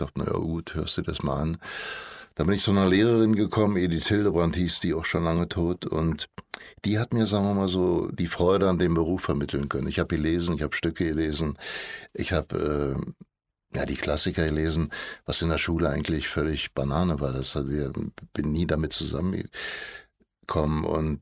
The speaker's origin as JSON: {"language": "German", "region": "Berlin", "country": "Germany", "tie": "born or raised there", "said": "Nee, ich bin in Neukölln groß geworden, also aufgewachsen"}